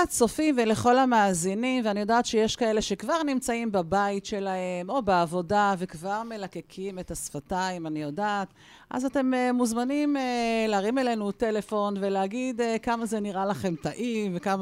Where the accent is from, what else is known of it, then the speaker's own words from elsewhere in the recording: Kiryat Shmona, Northern District, Israel; born there; אני ילידת קריית שמונה, אמרתי לך.